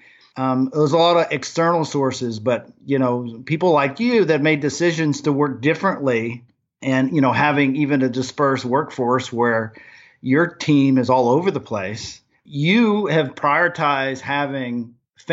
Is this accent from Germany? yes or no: yes; Germany; now in Nashville, United States; Well, I grew up in Germany and thought I wanted to be in the music business.